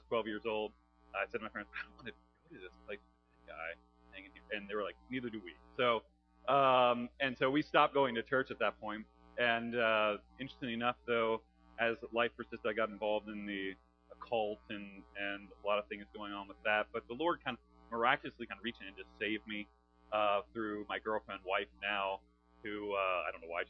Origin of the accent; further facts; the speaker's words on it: Cincinnati, Ohio, United States; Actually, I grew up in Cincinnati, Ohio, not in a Christian family.